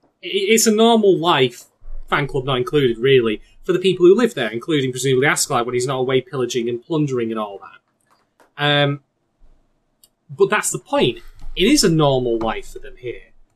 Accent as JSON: {"language": "English", "region": "England", "country": "United Kingdom", "said": "and I'm actually English, so someone's got to feel it, I guess."}